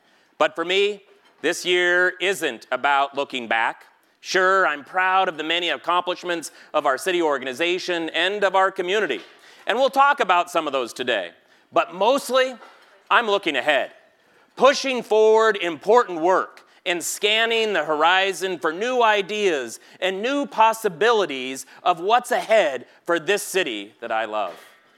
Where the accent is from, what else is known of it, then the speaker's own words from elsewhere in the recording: Spokane, Washington, United States; What an honor it's been for me to serve Spokane, my hometown, and helping it become the city of choice.